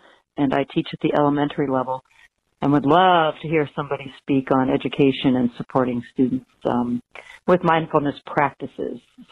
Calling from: Maine, United States; I'm calling from Maine, and I listen to your podcast every morning.

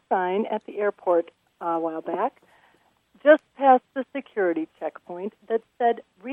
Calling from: Madison, Wisconsin, United States; I'm calling from Madison, Wisconsin.

